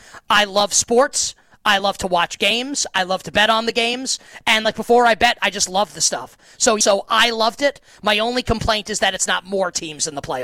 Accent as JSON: {"language": "English", "region": "New York", "country": "United States", "said": "I guess everyone liked the Bulls, and like I'm a New Yorker, and I hated them."}